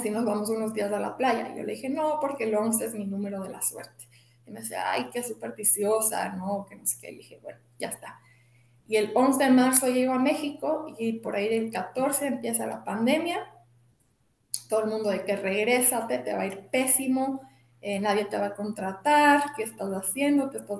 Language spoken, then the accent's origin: Spanish; Ecuador; also born or lived in Spain; regreso a mi país, yo soy de Ecuador y comienzo a trabajar en una firma reconocida internacionalmente